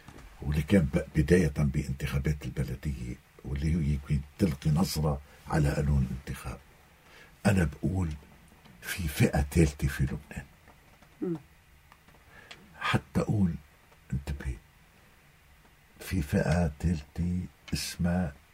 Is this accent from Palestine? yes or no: yes; Palestine; نحن بس سلمنا سلاحنا كفلسطينيين